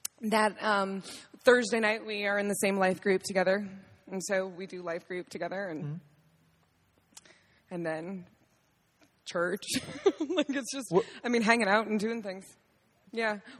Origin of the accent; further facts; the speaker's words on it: Maine, United States; because I grew up in Maine, my older sister and I were the only two that were outspoken Christians.